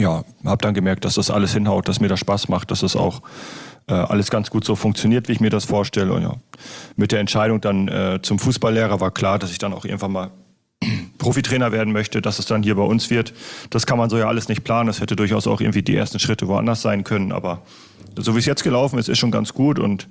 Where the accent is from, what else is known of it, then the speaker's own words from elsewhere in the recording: Esens, Lower Saxony, Germany; Ich bin in Wittmund geboren, weil das einzige Kreiskrankenhaus ist. und ich bin in Esens aufgewachsen.